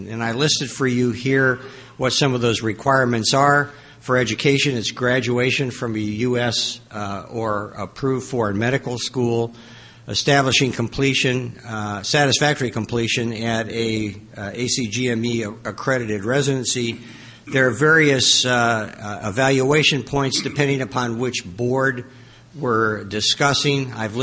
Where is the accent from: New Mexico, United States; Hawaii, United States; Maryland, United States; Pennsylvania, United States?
Pennsylvania, United States; Philadelphia; from Philadelphia.